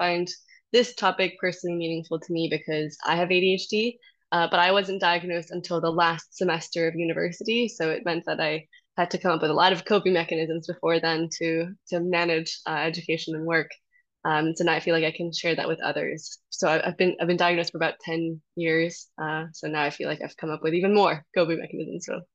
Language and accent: English; Bolivia; also born or lived in Boston, United States; I'm originally from Bolivia, but I grew up moving around to a new country every 2 years.